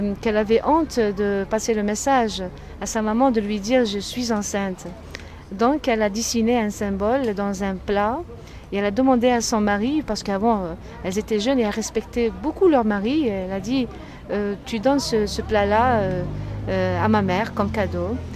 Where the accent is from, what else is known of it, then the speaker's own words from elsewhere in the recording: Tizi Ouzou, Tizi Ouzou Province, Algeria; now in Oran, Algeria; parce que je suis née à Tizi Ouzou, mariée, maintenant je suis installée à Oran.